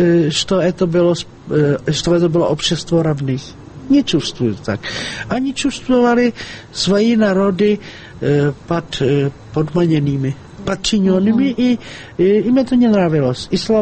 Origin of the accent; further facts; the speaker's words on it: Prague, Czechia; Russian is a second language; Мы из Праги этого абсолютно не видели. Абсолютно нет.